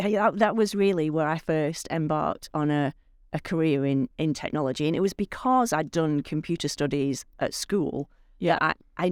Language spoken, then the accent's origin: English; Wigan, North West England, United Kingdom; from Wigan. But my support network is in Wigan